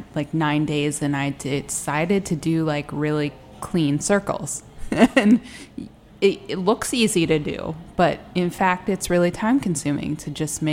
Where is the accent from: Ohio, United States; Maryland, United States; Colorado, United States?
Maryland, United States; Bethesda; I'm originally from Bethesda, actually. And when I first moved back to the D.C. area about 3.5 years ago